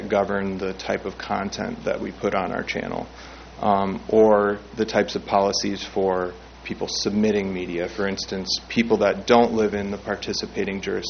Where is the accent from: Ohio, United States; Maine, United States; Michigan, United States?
Michigan, United States; Traverse City; I'm from Traverse City. I grew up in the neighborhood right around East Bay Park, and I went to middle school right across the street from here